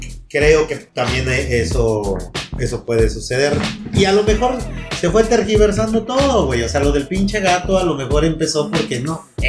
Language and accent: Spanish; State of Mexico, Mexico; O sea, somos del Estado de México, nada más imagínense.